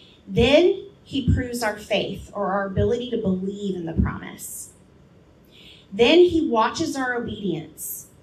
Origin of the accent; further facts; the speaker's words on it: United States; As an American, patience is not our forte.